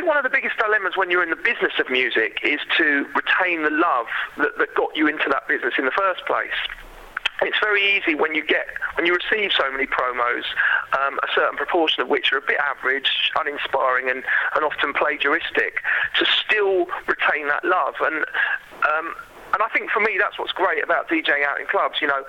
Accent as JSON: {"language": "English", "region": "London", "country": "United Kingdom", "said": "I'm from London, so London's a huge city"}